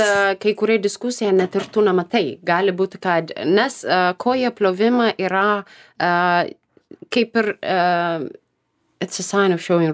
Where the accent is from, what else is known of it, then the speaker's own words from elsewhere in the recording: Ethiopia; Lithuanian is a second language; moved away; Ir mano regionai, aš užaugau centrinę Etiopijos dalis.